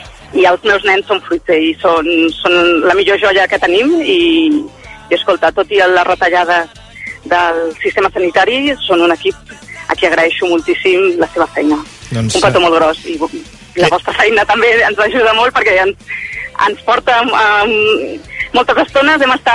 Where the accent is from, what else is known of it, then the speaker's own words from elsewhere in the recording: Terrassa, Catalonia, Spain; Sí, som de Terrassa.